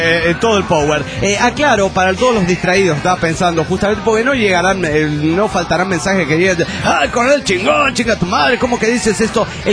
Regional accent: Parral, Chihuahua, Mexico; de aquí, de mi tierra, pero como les dije antes, los parralenses ya los olvidamos

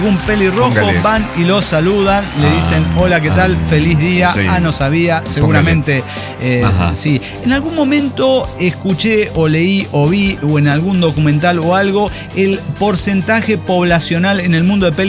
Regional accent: Juchitán, Oaxaca, Mexico; me atragantó cuando escuché que nombraron a mi pueblo, mi nombre, y me da alegría que ya hasta pronóstico del tiempo del Istmo de Tehuantepec hay.

